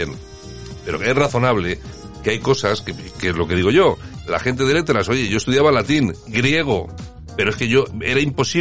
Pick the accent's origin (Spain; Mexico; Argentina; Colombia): Spain; aquellos que nos consideramos españoles.